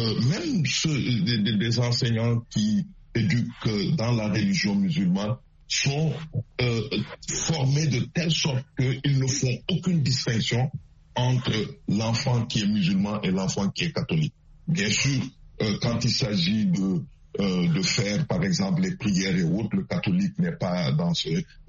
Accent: Senegal; en tant que Sénégalais

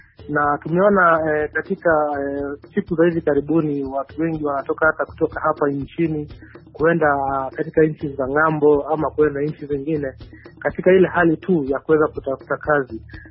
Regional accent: Kuresoi, Nakuru County, Kenya; born there; Kwa mfano kama mimi ni mzaliwa wa Kuresoi katika kaunti ya Nakuru, na niliweza kuhama nikaenda katika eneo lingine ili kuweza kutafuta kazi.

